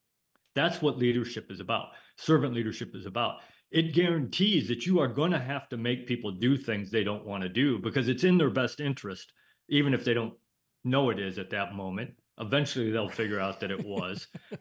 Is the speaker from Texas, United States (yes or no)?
no; Illinois, United States; I grew up in Northern Illinois, just a dumb farm boy out in the middle of the cornfield.